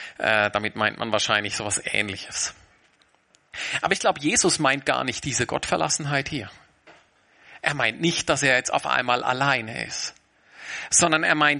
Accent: Baden-Württemberg, Germany; also ich kann ja sowieso kein Hochdeutsch, gell? Das ist ja alles nur Geblöffe. Das Bundesland, wo ich herkomme, hat den Slogan, wir können alles außer Hochdeutsch.

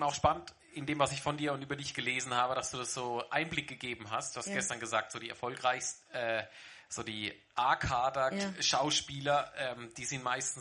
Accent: Baden-Württemberg, Germany; accent: Badisch; Also, das Badisch, wo ich herkomme, das finde ich nie so sympathisch. Genau. Aber deswegen bin ich auch gar nicht stolz darauf, Badener zu sein.

